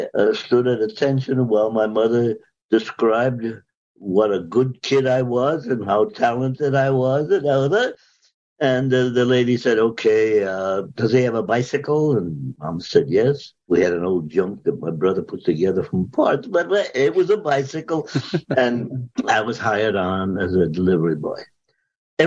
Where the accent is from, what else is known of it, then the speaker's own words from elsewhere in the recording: New York City, New York, United States; born there; I was born in New York City in 1925. You don't have to do the math. I'm 97 years old, but I'm still active. I went to school at PS22, Richmond on Staten Island.